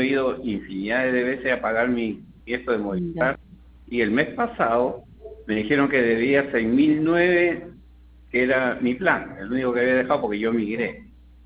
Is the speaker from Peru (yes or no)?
yes; Peru; yo viajé como yo soy de Perú.